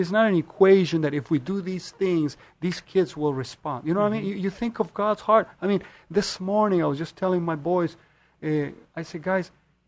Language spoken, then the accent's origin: English; Chile; now in United States; My story started in Chile. I'm originally from South America. At the age of two, my life shifted dramatically to a direction, a very dark place.